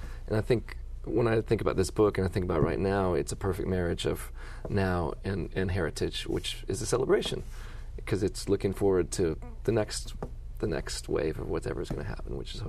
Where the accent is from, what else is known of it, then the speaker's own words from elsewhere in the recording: Irving, Texas, United States; But, you know, growing up in Texas, born in Irving, you know, it was a different time back then.